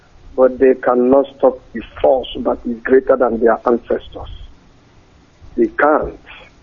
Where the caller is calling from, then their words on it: Vienna, Austria; I'm calling from Vienna, Austria.